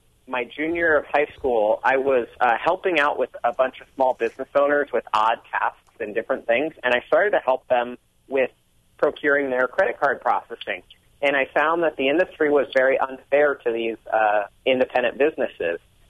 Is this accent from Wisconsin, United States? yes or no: yes; Milwaukee, Wisconsin, United States; also born or lived in East Lansing; I was born in East Lansing, Michigan, but lived in Milwaukee until I was 5 or 6 years old.